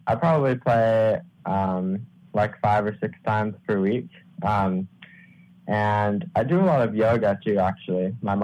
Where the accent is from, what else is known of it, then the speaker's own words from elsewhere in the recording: Hawaii, United States; Turtle Bay. I'm from the North Shore.